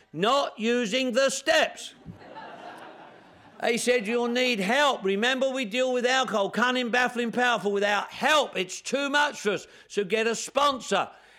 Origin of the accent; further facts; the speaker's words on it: England, United Kingdom; now in United States; I'm English, for Christ's sake. Why wouldn't I? I'm in America.